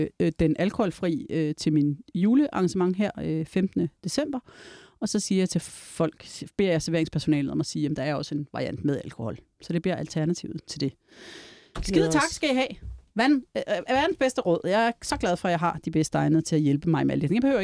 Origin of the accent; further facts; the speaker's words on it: Region of Southern Denmark, Denmark; jeg er jo som sagt oprindelig sønderjyde